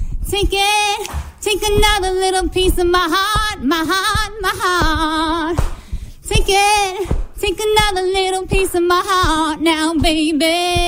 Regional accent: Pasadena, California, United States; Like, I'm from Pasadena, California originally

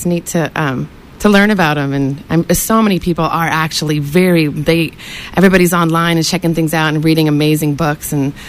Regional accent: Fremont, California, United States; now in Chico, United States; Yeah, I grew up in the Bay Area and came to Chico for college and stayed, yeah.

